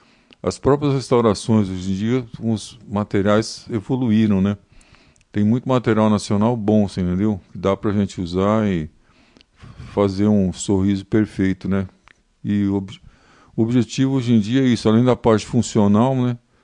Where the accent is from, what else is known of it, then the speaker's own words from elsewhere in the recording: São Paulo, Brazil; eu sou de São Paulo, capital, e já trabalhei em vários lugares. São Paulo, trabalhei na Rondônia, Mato Grosso do Sul, onde tinha muitos gaúchos também, em Dourados, e depois em Minas também e no Paraná. E agora faz algum tempo que nós estamos aqui